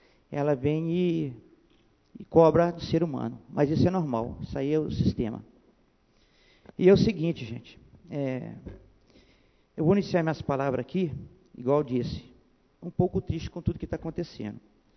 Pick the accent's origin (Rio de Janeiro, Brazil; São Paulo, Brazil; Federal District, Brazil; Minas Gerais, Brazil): Minas Gerais, Brazil; Itabira; porque eu sou lá do Santa Rita, vivo lá, o tempo todo de vida que eu tenho